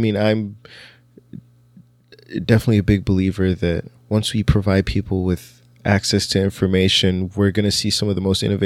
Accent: Nigeria; there's so many people that I grew up with in Nigeria

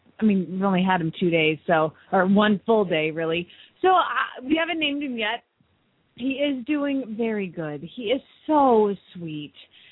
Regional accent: Lexington, Kentucky, United States; from Lexington, Kentucky

